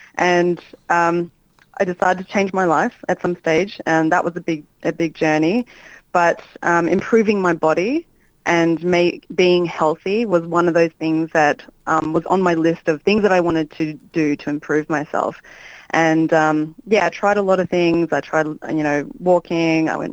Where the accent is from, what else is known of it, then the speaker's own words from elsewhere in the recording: Melbourne, Victoria, Australia; Yeah, so I grew up in Melbourne